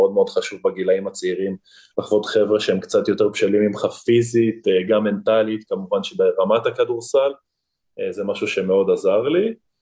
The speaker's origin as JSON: {"language": "Hebrew", "town": "Hod HaSharon", "region": "Central District", "country": "Israel", "tie": "born or raised there", "said": "אז באמת גדלתי בהוד השרון, אתה יודע, מהמחלקת ילדים עד לנערים."}